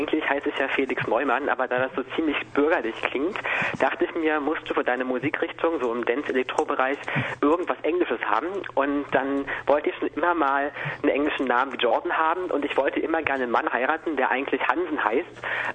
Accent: Cottbus, Brandenburg, Germany; now in Halle, Germany; Und ich bin aber eigentlich aus Halle. Also ich bin in Halle gerade, so habe ich meinen Wohnsitz und ganz ursprünglich komme ich aber aus Cottbus, also noch tiefer rein in den Osten.

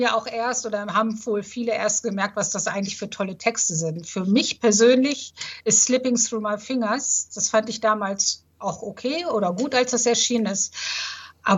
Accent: Hamelin, Lower Saxony, Germany; also ich komme ja aus Hameln, aus der Rattenfängerstadt Hameln

